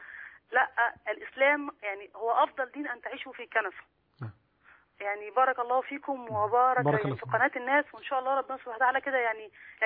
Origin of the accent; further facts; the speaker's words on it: Egypt; بس احنا كلنا كمصريين كنا مضطهدين